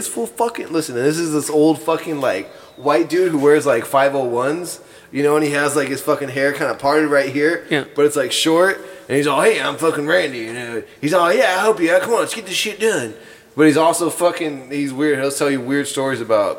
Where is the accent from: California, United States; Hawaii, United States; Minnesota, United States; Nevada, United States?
Nevada, United States; Sparks; born there; I was born in Sparks, Nevada, dude.